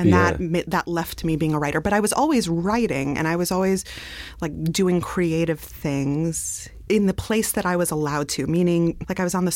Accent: Flatbush, New York, United States; like, the shithole I grew up in Flatbush, they're like making artisanal cheese out of it now.

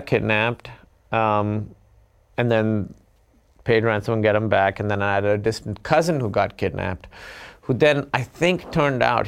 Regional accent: Karachi, Sindh, Pakistan; But I don't want to give the sense that growing up in Karachi was like this really scary thing

